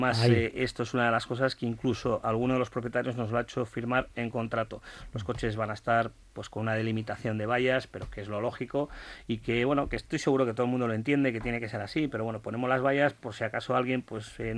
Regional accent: Bilbao, Basque Country, Spain; Nuestro objetivo era como buenos bilbaínos ambiciosos, era llegar a los 100

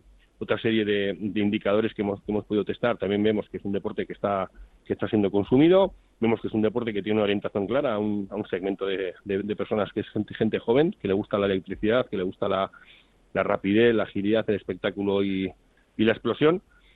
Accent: Bilbao, Basque Country, Spain; now in Vitoria, Spain; La promotora es de Bilbao, somos de Bilbao, aunque yo vivo en Vitoria.

